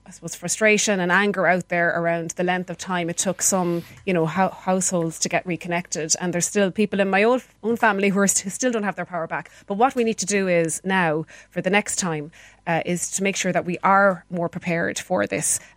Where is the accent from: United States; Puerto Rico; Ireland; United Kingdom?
Ireland; Galway, Connacht; I come from Galway